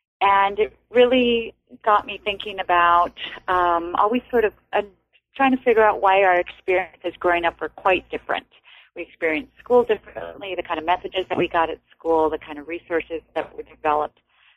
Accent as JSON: {"language": "English", "town": "Los Angeles", "region": "California", "country": "United States", "tie": "born or raised there", "said": "growing up in Echo Park really had a large impact on me in terms of thinking about race relationally. It was a multi-ethnic, multi-racial area. There were Mexican immigrant families like my own."}